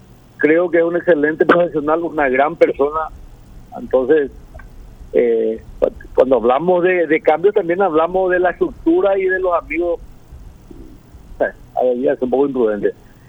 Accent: Paraguay

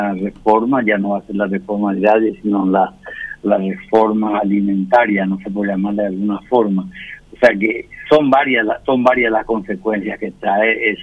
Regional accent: Paraguay; para que yo sea paraguayo

